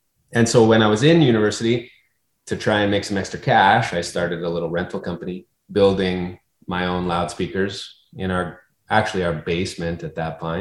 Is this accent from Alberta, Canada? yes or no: yes; Red Deer, Alberta, Canada; I was in Red Deer. I was born in Red Deer, and then I lived in central Alberta, out near Rocky Mountain House, and then out near Stettler. And then when I was 22, I, like all good Alberta kids, I worked the rigs for a while.